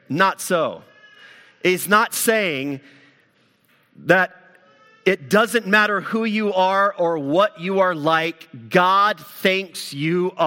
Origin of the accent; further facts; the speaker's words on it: Southeast, United States; Growing up in the South, or in and out of the Southeast, you'd even see billboards at time that just had the reference, John 3:16.